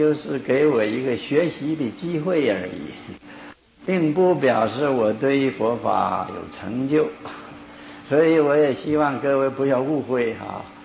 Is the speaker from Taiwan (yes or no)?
no; Northeast China, China; 我以前我是东北人啊，好像都没听说过地震